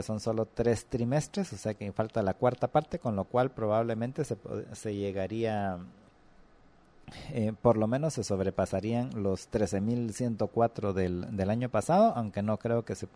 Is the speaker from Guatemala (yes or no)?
yes; Retalhuleu, Guatemala; En Retaluleu, allá en mi tierra, es donde está el 73 casos.